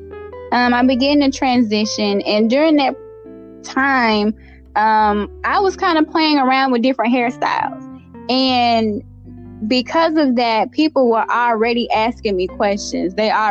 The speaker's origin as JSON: {"language": "English", "town": "Malvern", "region": "Arkansas", "country": "United States", "said": "Well, yes, I am originally from Malvern, Arkansas, small little country town, population of about 10,000 people, but yes, I'm a little country girl at heart."}